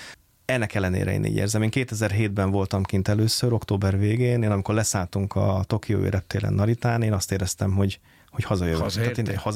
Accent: Hungary; mondtam, hogy magyar vagyok

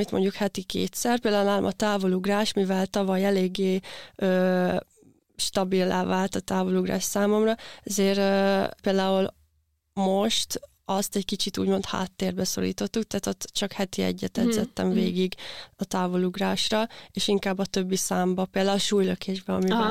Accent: Kecskemét, Bács-Kiskun, Hungary; mivel otthon Kecskeméten voltak ilyen gyerekversenyek

